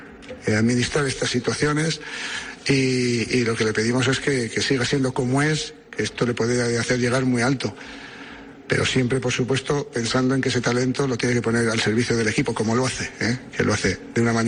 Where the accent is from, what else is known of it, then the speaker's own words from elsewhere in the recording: Spain; Me duele en el alma que en mi país piten a un jugador de la selección, al capitán, que es un referente para nosotros, un ejemplo, me duele en el alma. Y cuando oigo esos pitos, siento vergüenza. Como español, siento vergüenza